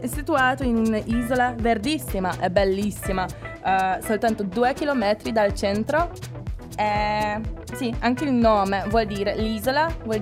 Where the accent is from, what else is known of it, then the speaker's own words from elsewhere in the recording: Buda, Budapest, Hungary; Italian is a second language; Io non volevo. Sono da Buda.